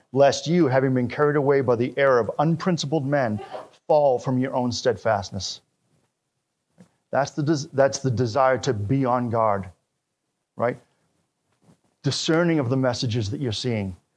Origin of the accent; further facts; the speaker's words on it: Wisconsin, United States; And in my hometown in Wisconsin, there was one, that's where I first started going to church.